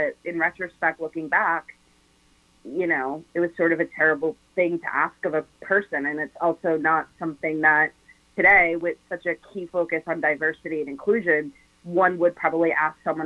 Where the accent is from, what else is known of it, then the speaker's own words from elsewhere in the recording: Boston, Massachusetts, United States; it wasn't that hard because I grew up in Boston.